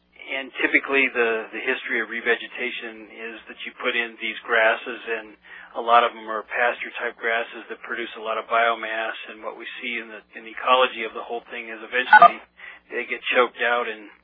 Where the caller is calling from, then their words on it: Boise, Idaho, United States; I'm calling from Boise, Idaho.